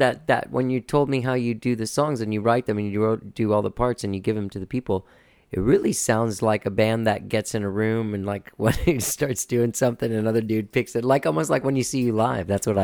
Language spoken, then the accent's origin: English; Cuba; It's interesting because I'm Cuban and I grew up, you know, my grandma's house